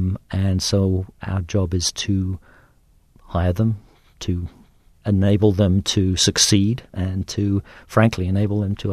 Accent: England, United Kingdom; now in United States; It's hard to say. I mean, we do go back from time to t

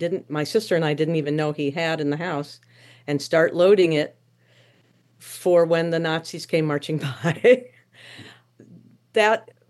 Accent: Skokie, Illinois, United States; But I grew up in Skokie.

